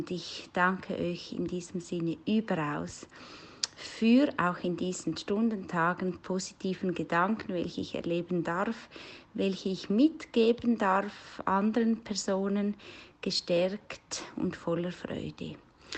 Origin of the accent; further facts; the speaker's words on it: Switzerland; Auch jetzt in diesen Tagen, wo die Situation bei uns in der Schweiz ja auch angespannter wird, obwohl ja die Schweizer immer wieder gemeint haben oder gedacht haben, uns betrifft es nicht.